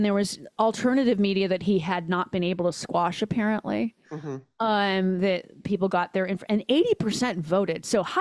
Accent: Chicago, Illinois, United States; now in Italy; And I'm from Chicago.

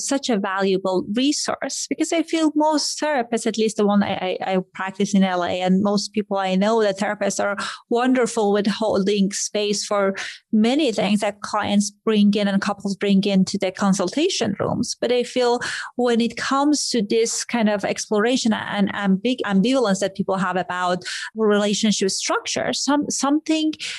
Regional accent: Iran; I grew up in Iran.

